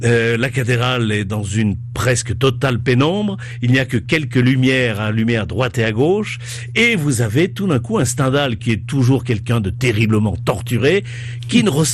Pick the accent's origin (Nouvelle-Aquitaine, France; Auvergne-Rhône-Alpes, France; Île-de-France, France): Auvergne-Rhône-Alpes, France; Lyon; plus à Lyon, puisque je suis lyonnais